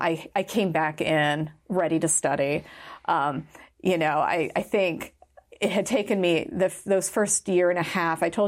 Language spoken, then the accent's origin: English; Oregon, United States; so again, I'm from Oregon. And from a fairly, not rural area, but just a fairly kind of standard, like I grew up in the middle of grass seed country.